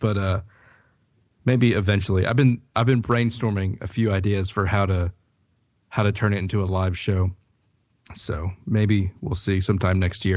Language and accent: English; Texas, United States; Yeah, I just said hoot. I'm from Texas.